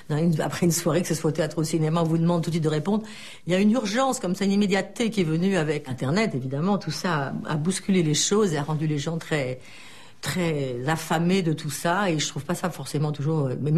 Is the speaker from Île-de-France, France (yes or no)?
yes; Paris, Île-de-France, France; Je suis plus une paysanne d'adoption parce que je suis parisienne et donc citadine.